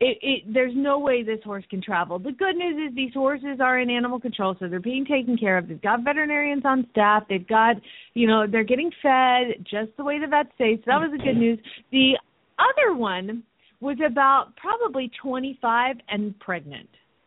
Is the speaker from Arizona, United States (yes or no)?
yes; Phoenix, Arizona, United States; from Phoenix, Arizona